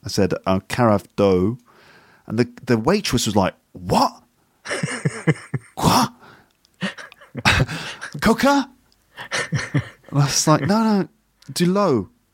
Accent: England, United Kingdom; And so I, as an English person, I say, oh, you know, because I sort of round the sound off.

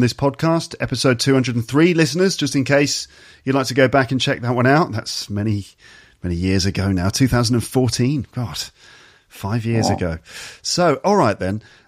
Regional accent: Ealing, London, United Kingdom; I moved around a bit, but originally from Ealing.

